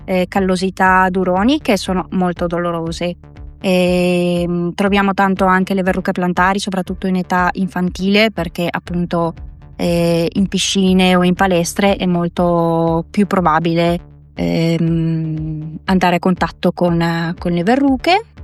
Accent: Colombia; Italian is a second language; also born or lived in Vicenza; now in Milan, Italy; io sono di origine colombiana, sono arrivata in Italia circa 20 anni fa con la mia famiglia e sono arrivata inizialmente a Vicenza e successivamente per appunto continuare gli studi mi sono trasferita a Milano per una decina di anni.

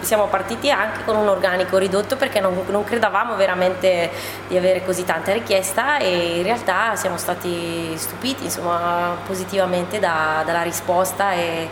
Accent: Lonato del Garda, Lombardy, Italy; moved away as an adult; now in Agordo, Italy; sono originaria del Lago di Garda, per l'esattezza vengo da Lonato del Garda, un paesino appunto in provincia di Brescia e mi sono trasferita ad Agordo da circa 2 anni per motivi di lavoro.

